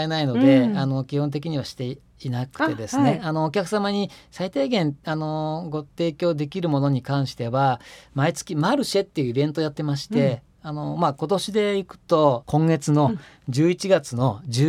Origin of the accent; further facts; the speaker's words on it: Shizuoka, Japan; やはり私静岡に生まれ育ってますから、何らかの形で静岡に恩返しをしたいなっていう気持ちもあったり